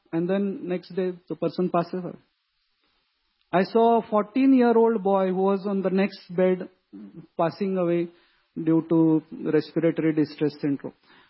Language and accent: English; Satara, Maharashtra, India; I am from Satara. Satara only Maratha people stay. So I was not knowing other sub-communities.